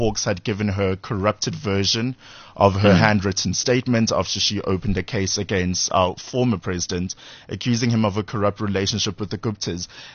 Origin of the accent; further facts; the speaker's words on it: South Africa; As a South African citizen, I want to trust the process.